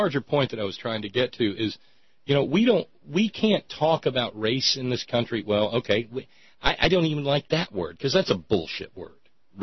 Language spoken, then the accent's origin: English; Alabama, United States; I grew up in Alabama, but I'd never been to Selma.